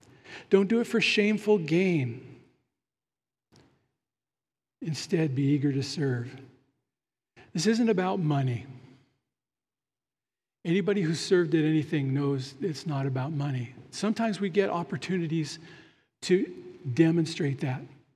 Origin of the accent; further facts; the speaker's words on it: Nevada, United States; I grew up in Eastern Nevada, and we have shepherds that took flocks out in the fields and grazed on public land.